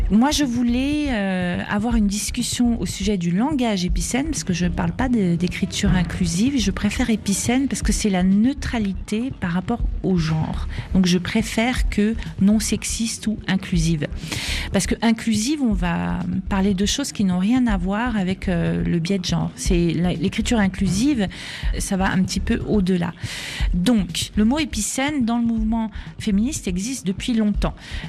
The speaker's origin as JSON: {"language": "French", "country": "France", "said": "Moi, en tant que Française, travaillant à l'Université de Genève"}